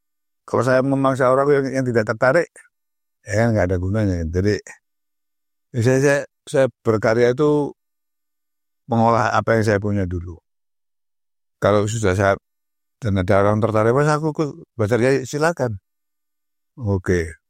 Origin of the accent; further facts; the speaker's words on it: Surabaya, East Java, Indonesia; born there; also born or lived in Yogyakarta; Jadi saya kelahiran Surabaya tapi saya itu merasa sebagai orang Jogja.